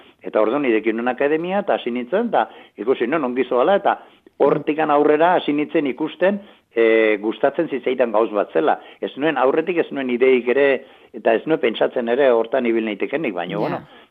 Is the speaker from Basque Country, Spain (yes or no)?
no; Arantza, Navarre, Spain; baina nire arantzako naiz, orduan.